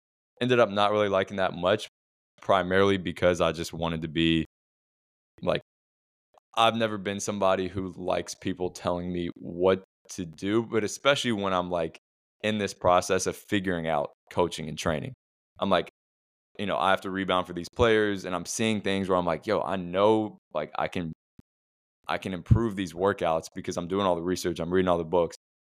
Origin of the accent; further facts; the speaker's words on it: Washington, District of Columbia, United States; I grew up in the Washington, D.C. area, which is, in my opinion, the best area for youth and high school basketball in the world, really.